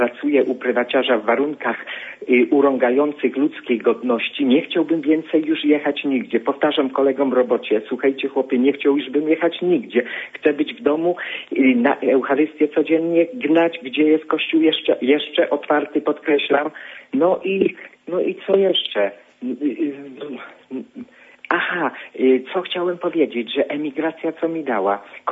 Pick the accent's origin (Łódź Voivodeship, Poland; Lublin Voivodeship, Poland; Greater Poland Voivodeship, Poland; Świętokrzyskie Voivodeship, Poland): Greater Poland Voivodeship, Poland; jestem z Wielkopolski.